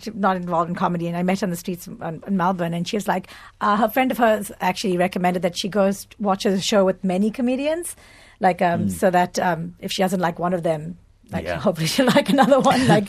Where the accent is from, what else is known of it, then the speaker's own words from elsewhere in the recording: South Africa; now in Mumbai, India; I feel very safe in Mumbai. And I'm originally from South Africa.